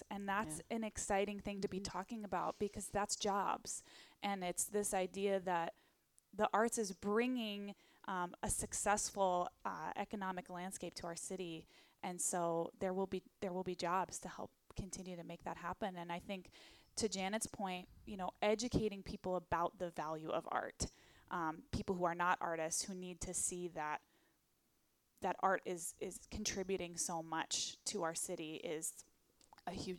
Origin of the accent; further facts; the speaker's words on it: Tulsa, Oklahoma, United States; I grew up in Tulsa, Oklahoma, and went to a high school that had just an unbelievable music education program.